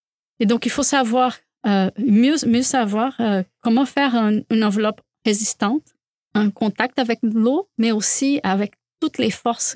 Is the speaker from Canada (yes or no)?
no; Recife, Pernambuco, Brazil; French is a second language; moved away; dans mon enfance, j'ai beaucoup entendu parler des histoires d'inondations dans ma ville natale de Recife, connue pour être la Venise brésilienne, avec 70 ponts.